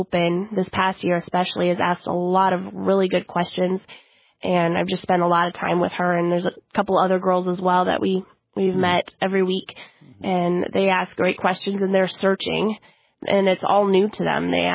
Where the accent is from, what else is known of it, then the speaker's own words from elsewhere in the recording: United States; A lot of people don't necessarily know when I'm talking to them that I'm from America if they don't know who I am.